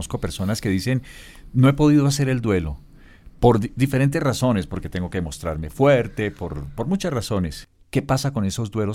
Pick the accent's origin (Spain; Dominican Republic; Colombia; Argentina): Colombia; ¡Qué piedra! Decimos como, los colombianos, ¿no?